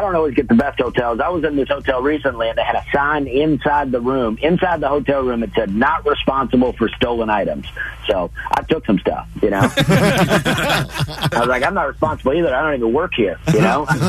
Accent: Alabama, United States; I'm from Alabama. I grew up in Alabama. Grew up in a trailer park, which wasn't that fun

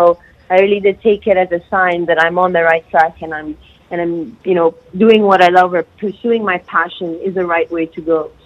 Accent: Saudi Arabia; growing up in Saudi, I didn't really have that opportunity to pursue, whether it's go-karting or even just driving.

